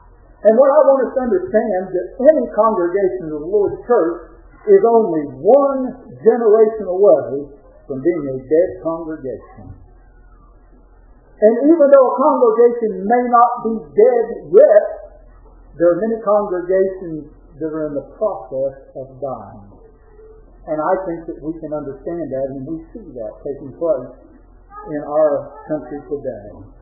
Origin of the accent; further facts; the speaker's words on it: Williamstown, West Virginia, United States; I grew up in the Ohio Valley. I grew up in Williamstown. I have five brothers.